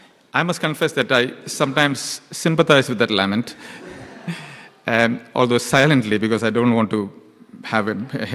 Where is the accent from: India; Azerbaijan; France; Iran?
India; I come from India, and I grew up there.